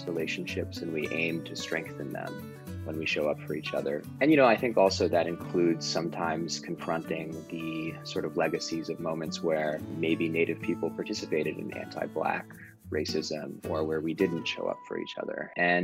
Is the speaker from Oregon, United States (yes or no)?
no; Oakland, California, United States; I grew up in Oakland, Oakland, California, which is, you know, a Black Mecca in its own right.